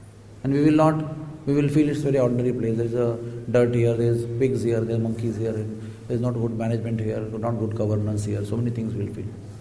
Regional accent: Udupi, Karnataka, India; I am from Udupi actually. So there is a famous Udupi Matha, Madhvacharya.

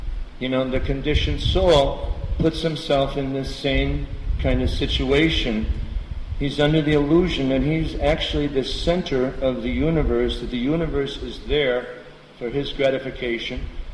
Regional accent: United States; I'm American. I don't think I even know that one.

